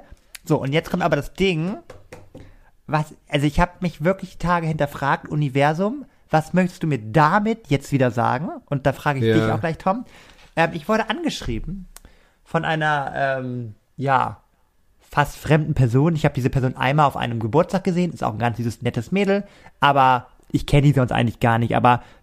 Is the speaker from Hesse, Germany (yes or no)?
no; Rostock, Mecklenburg-Vorpommern, Germany; da date ich extra in Hamburg als Rostocker